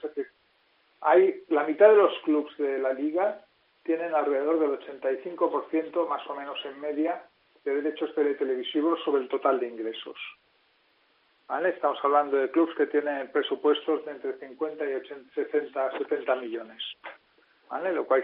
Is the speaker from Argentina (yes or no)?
no; Spain; a mí, como español